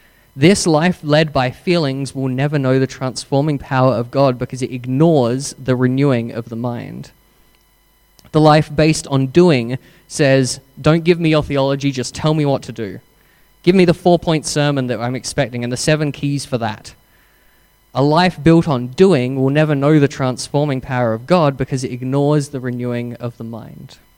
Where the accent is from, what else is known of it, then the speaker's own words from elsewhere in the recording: United Kingdom; I say transformed. I'm very British.